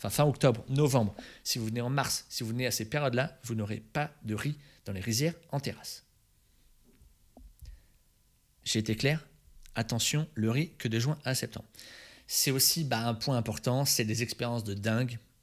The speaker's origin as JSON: {"language": "French", "town": "Aix-en-Provence", "region": "Provence-Alpes-Côte d'Azur", "country": "France", "said": "Alors, je viens d'Aix-en-Provence"}